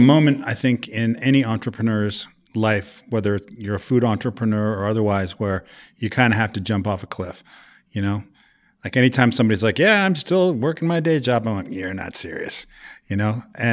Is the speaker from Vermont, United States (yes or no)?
yes; Vermont, United States; I grew up in New England, Vermont specifically, and made pickles with my mom and dad in the summertime.